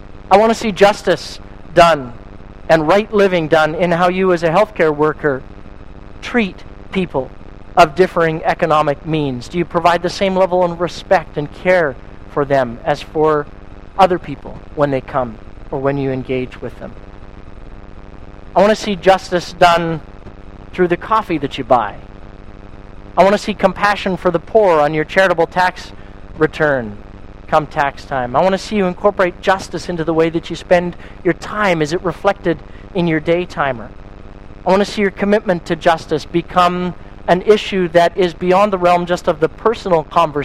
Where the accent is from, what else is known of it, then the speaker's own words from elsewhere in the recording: Canada; as a Canadian, I want to be able to stand there and say